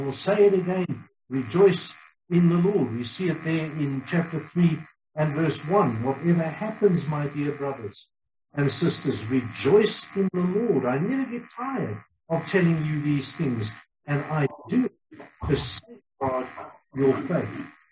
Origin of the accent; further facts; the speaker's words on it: South Africa; we are from South Africa.